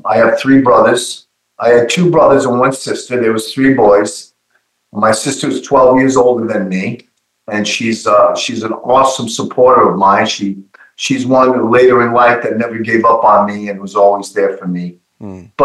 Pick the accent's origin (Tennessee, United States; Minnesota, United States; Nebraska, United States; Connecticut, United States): Connecticut, United States; New London; But I grew up in New London, Connecticut, which was deemed the submarine capital of the world.